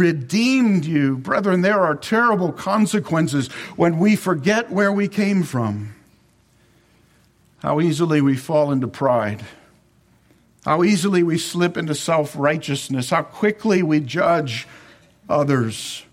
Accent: Baltimore, Maryland, United States; I grew up in Baltimore, okay?

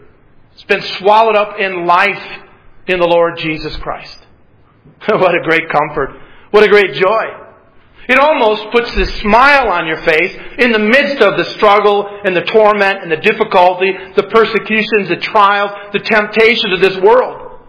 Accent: Detroit, Michigan, United States; I grew up in Detroit. I played football with guys that were black.

